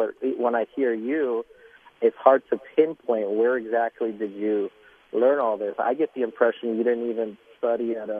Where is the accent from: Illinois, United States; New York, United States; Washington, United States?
New York, United States; now in San Diego, United States; I'm actually from New York, and I'm here in San Diego ministering a little while.